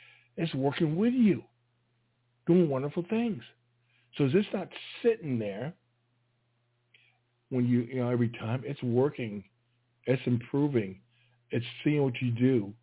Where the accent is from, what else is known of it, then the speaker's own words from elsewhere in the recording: Plattsburgh, New York, United States; Plattsburgh, New York, my hometown, my guest Friday's hometown.